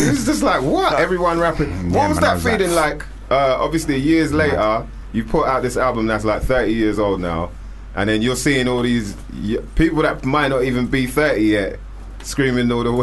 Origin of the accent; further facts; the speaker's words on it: England, United Kingdom; accent: English; I want to develop using my own voice, my own accent. And my brethren were like, what, you're going to rap with an English accent?